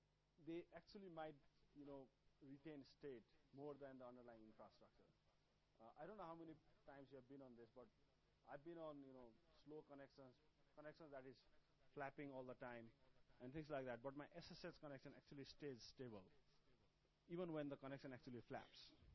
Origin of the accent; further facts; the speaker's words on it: Kathmandu, Bagmati, Nepal; English is a second language; So take, for example, I'm from Kathmandu, right?